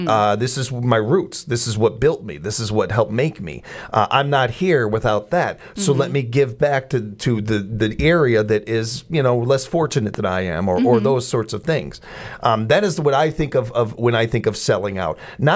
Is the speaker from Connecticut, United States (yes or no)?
no; Chicago, Illinois, United States; The first examples of this for me was when I was a kid and where I was growing up in Chicago